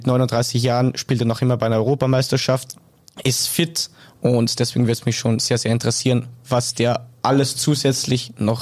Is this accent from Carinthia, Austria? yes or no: no; Salzburg, Austria; Also bei mir heißt es kleine Städtchen Saalfelden am Steinenmeer.